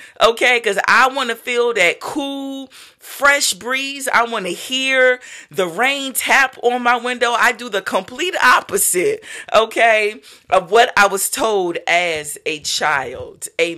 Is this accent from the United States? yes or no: yes; Norfolk, Virginia, United States; I'm from Norfolk, Virginia, so we have experienced hurricanes.